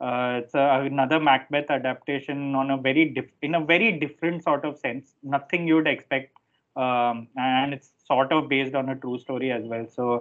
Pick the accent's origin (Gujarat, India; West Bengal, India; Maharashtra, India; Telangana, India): Gujarat, India; Ahmedabad; My father fell ill, so I had to come back to Ahmedabad, which is my hometown, for indefinitely. So I've been working from here.